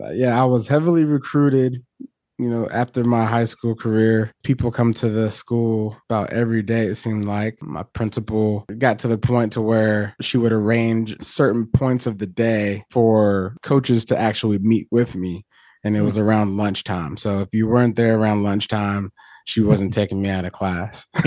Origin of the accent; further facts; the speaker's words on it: Fort Lewis, Washington, United States; born there; We grew up as a military family. My dad was Army and I was born in Fort Lewis, Washington.